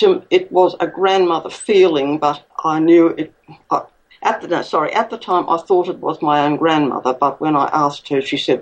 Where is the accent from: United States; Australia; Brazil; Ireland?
Australia; Queensland; born there; I was born in Queensland, southeast Queensland.